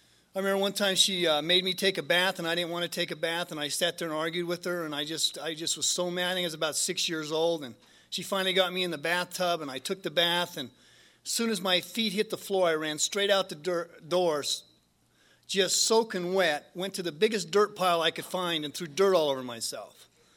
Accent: United States; I grew up in Wyoming, which is by Salt Lake

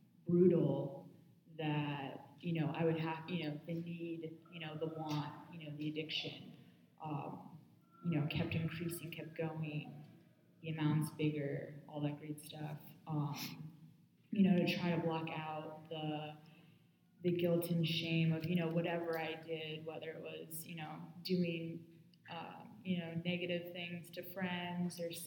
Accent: Phoenix, Arizona, United States; My dad is a judge for the state of Arizona. I'm from Phoenix, by the way.

